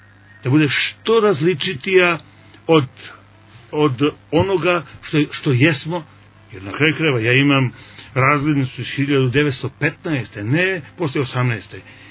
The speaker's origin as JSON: {"language": "Serbian", "country": "Montenegro", "said": "mi Crnogorci nismo ono što su bili naši stari, a mi smo Srbi i ovo je srpska država, srpska zemlja."}